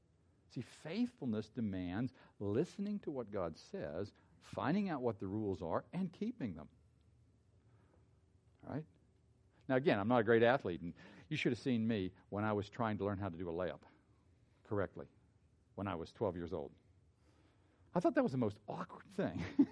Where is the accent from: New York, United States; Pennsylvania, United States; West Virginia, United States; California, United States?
Pennsylvania, United States; I came from Pennsylvania. We argued just for fun.